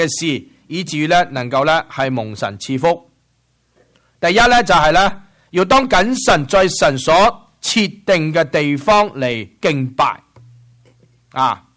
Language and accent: Cantonese; China; 我哋中国人喺嗰度咧，随便就解决咗咧